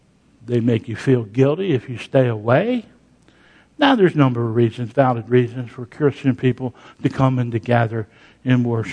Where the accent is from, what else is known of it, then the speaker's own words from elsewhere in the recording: Pennsylvania, United States; I grew up in Pennsylvania, and some of you down here, did you have blue laws in the South?